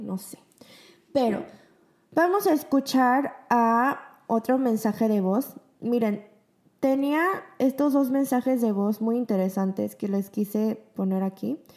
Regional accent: South Korea; estamos en Corea, somos coreanos y hablamos coreano, pero la verdad no es nuestro primer idioma

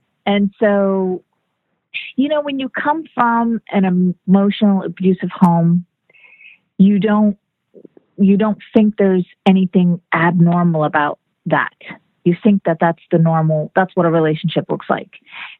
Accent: Miami, Florida, United States; also born or lived in Fort Lauderdale; I am originally from South Florida, Miami, Fort Lauderdale area, where I was born and raised.

